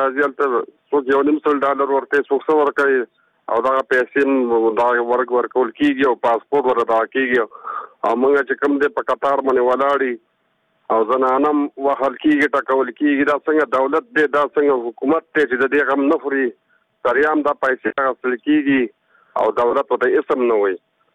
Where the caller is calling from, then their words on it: Kunar, Afghanistan; خبرې کوم د کونړ ولایت نه.